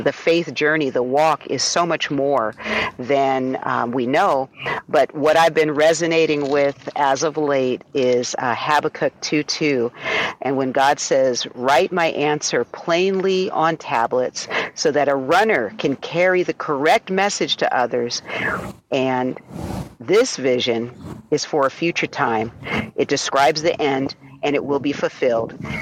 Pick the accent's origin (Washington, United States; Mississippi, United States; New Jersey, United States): Washington, United States; Tacoma; I'm in the water, well, at the water, Rest in Place, Washington, but I'm hailing from Tacoma, Washington.